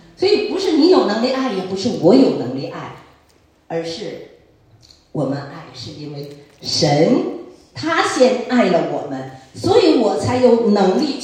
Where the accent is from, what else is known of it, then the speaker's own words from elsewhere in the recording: Jilin, China; now in Singapore; 我在中国呢，我们是东北，黑龙江哈尔滨吉林，我们吉林哈在中间。说我们东北人呢，性格呢比较豪爽。